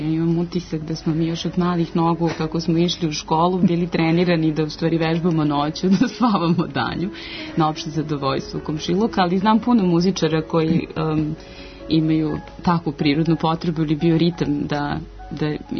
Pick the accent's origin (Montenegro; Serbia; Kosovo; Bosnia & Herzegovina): Serbia; Belgrade; s obzirom na to da sam rođena u Beogradu i da je moje kompletno školovanje i počelo i teklo u Beogradu i kasnije u inostranstvu.